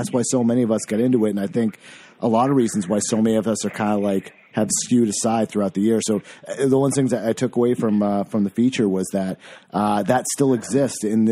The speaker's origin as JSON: {"language": "English", "region": "Maine", "country": "United States", "said": "I'm a New England guy. I'm originally from Maine."}